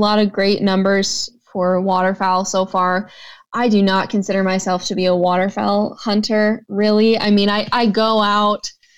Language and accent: English; Michigan, United States; growing up in Michigan, I lived in town.